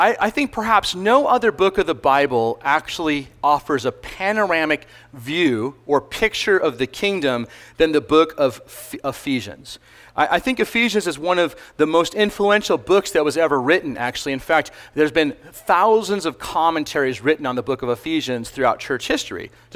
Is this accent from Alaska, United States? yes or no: yes; Alaska, United States; So I was born and raised in Alaska, and my family still lives up in Alaska